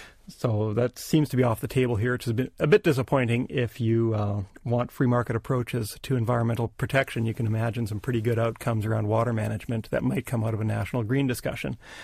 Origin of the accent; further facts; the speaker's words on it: Canada; accent: Canadian; moved away as an adult; I'm originally from Canada